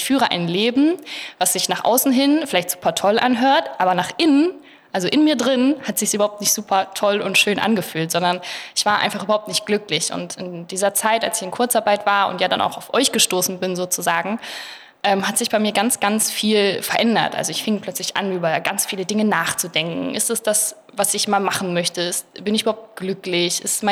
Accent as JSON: {"language": "German", "region": "Lower Saxony", "country": "Germany", "tie": "born or raised there", "said": "ich bin in Buxtehude aufgewachsen, also nicht mal in Buxtehude, aber da in der Nähe auf einem kleinen Dorf."}